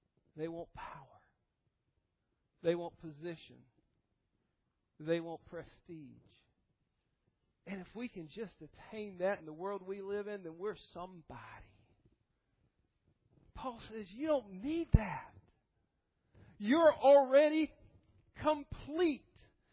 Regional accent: Georgia, United States; I grew up in Georgia.

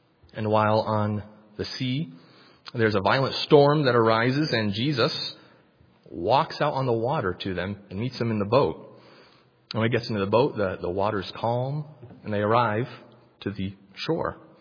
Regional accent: San Antonio, Texas, United States; I'm from San Antonio. I've come to be with you all today.

